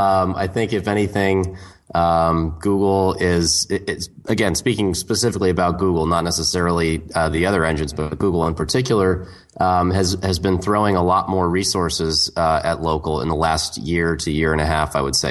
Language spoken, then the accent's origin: English; Portland, Oregon, United States; My hometown, Portland, Oregon, was the first one.